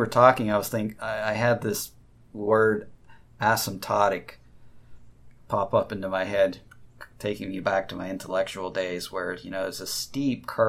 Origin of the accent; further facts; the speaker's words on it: United States; I was raised a certain way. I grew up in the United States. I have an ethnic background.